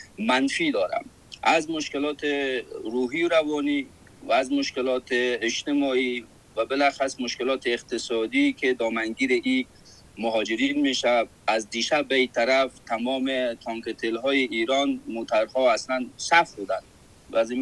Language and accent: Persian; Afghanistan; moved away; برای بازگشت به وطنمان، برای که مجددن برگردیم در یک فضای صلح، فضای امنیت، در یک فضای آرامش، با مون کسب و کارمان، با همون فنی که داشتیم، با همون زندگی عادی و نرمالی که داشتیم برگردیم